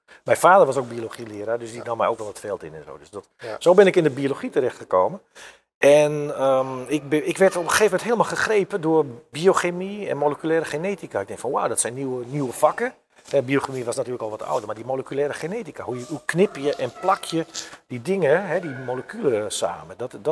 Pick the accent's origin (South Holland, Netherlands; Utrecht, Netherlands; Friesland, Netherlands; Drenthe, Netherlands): Friesland, Netherlands; Ik was heel vaak, ik kom uit Friesland, weidevogels en zo.